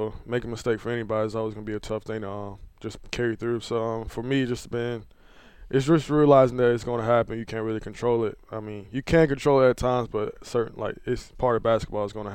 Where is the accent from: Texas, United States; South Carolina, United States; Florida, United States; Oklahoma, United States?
South Carolina, United States; Columbia; I'm from Columbia, South Carolina. I grew up with 4 brothers, 1 sister.